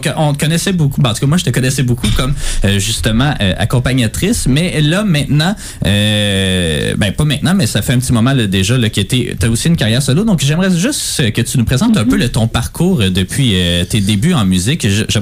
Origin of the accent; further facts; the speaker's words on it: Salaberry-de-Valleyfield, Quebec, Canada; moi je te connais quand même beaucoup parce que on vient de Valleyfield.